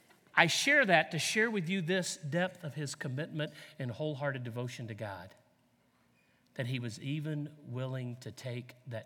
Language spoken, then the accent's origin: English; the South, United States; I was raised in the South, as I've said speaking here before, and we're taught to treat women with respect